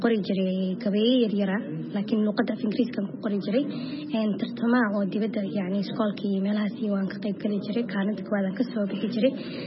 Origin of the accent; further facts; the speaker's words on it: Toronto, Ontario, Canada; Walaal waxaan ka imaaday Kanada, qaasatan magaalada Toronto. Waa meeshaan ku qashay, ku soo koray, iskool iyo jaamacadna ku soo dhigtay.